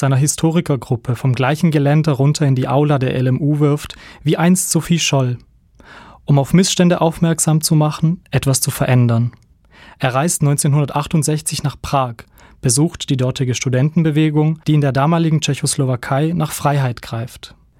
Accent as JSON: {"language": "German", "country": "Croatia", "tie": "born or raised there", "said": "Kennengelernt habe ich ihn als freundlichen Nachbarn in meinem Heimatort in Kroatien, wo ich vor meinem Studium in Tübingen gelebt habe."}